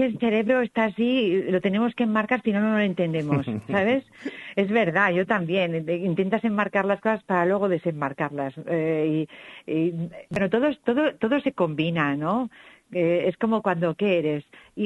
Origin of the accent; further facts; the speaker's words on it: Salamanca, Castile and León, Spain; Bueno, no dejamos de ser castellano, yo también soy de Salamanca, ¿eh?